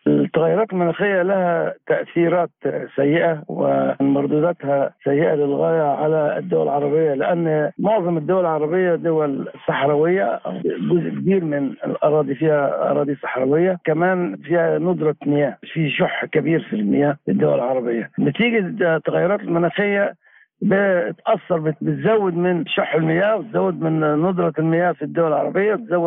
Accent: Aswan Governorate, Egypt; عندنا في مصر في أكبر مشروع للطاقة الشمسية على مستوى العالم في بنبان في أسوان

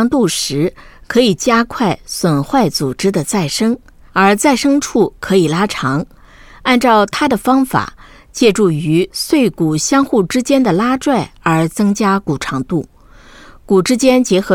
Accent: China; 我是中国人。

